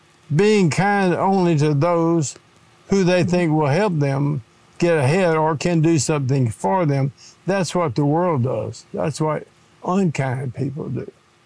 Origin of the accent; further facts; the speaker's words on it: Georgia, United States; Well, I'm from Georgia. We don't have any snow. We don't have any mountains.